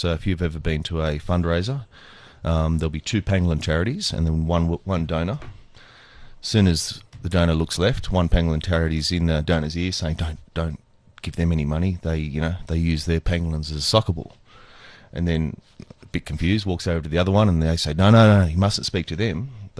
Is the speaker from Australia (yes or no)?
yes; Australia; now in South Africa; Okay, I came here as an Australian.